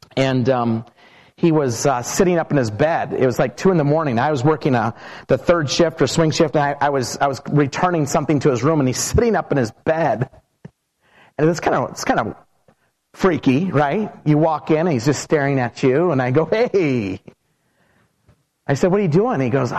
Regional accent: Twin Falls, Idaho, United States; I grew up in Twin Falls, Idaho, and I went to college in the Northwoods of Wisconsin, and God began to so change me.

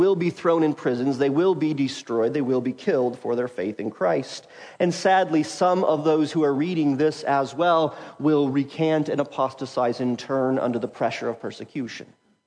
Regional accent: Wyoming, United States; perhaps because I was raised in Wyoming, my natural tendency is to think, well, government, that is a swear word.

